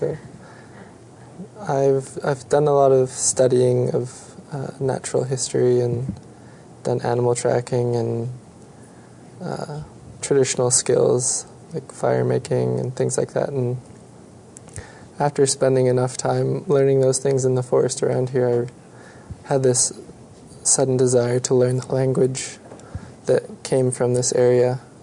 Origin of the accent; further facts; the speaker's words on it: Vancouver, British Columbia, Canada; I grew up here in Vancouver on Musqueam territory.